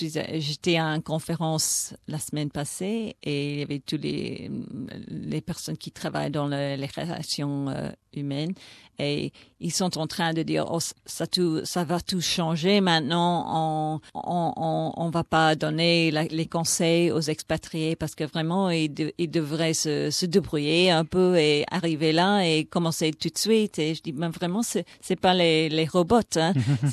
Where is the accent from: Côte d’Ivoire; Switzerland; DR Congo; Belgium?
Belgium; Brussels; French is a second language; also born or lived in England / United States / Botswana; now in Singapore; Je suis expat depuis presque 50 ans. Alors, je suis née en Angleterre et j'ai grandi à Bruxelles. Puis après, j'ai passé quelques années aux États-Unis et puis en Angleterre, puis en Afrique. J'étais en Botswana pendant un an.